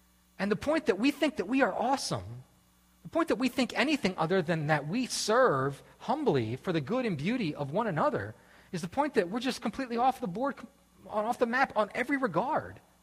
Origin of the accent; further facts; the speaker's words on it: East Coast, United States; and especially I'm from the East Coast, America, so I'm awesome.